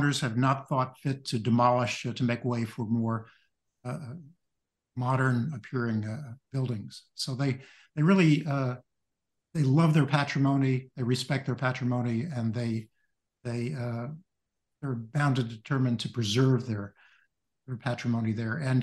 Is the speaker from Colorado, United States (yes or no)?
no; New York City, New York, United States; I grew up in New York City, not far from the Metropolitan Museum of Art